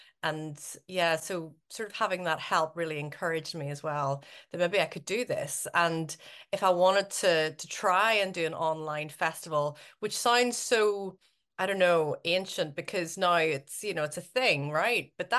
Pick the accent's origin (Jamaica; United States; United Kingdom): United Kingdom; Northern Ireland; now in Glasgow, United Kingdom; I currently live in Glasgow, as you said, but I'm from Northern Ireland originally, but I've lived away for about 20 years. I live just beside a river here in Scotland and just outside the city of Glasgow.